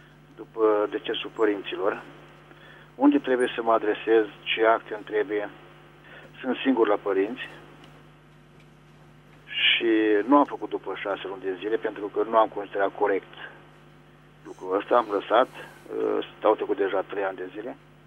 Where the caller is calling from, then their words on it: Botoșani, Botoșani County, Romania; Sunt din Botoșani